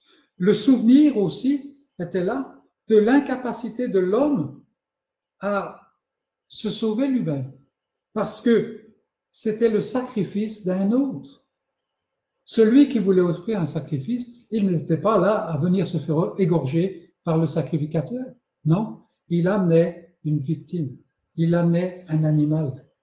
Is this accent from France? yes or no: yes; France; Et ici, je parle en tant que Français.